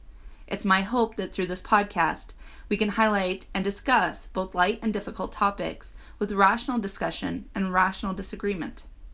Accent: Trinidad & Tobago; accent: Trinidadian; instead allowed me to play and explore the deep questions I had about life in my own Trinidadian accent.

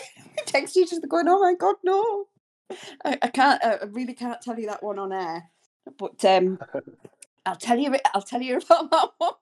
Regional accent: North East England, United Kingdom; But I don't exactly sound like I'm from Middlesbrough, because even their accent, even though they're about 10 miles away from me, they sound very, very different.

